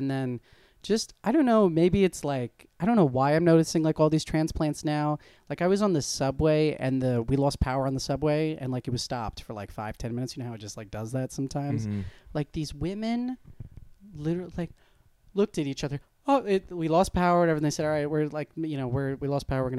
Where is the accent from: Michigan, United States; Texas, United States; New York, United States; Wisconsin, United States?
New York, United States; Long Island; No, I'm from Long Island originally.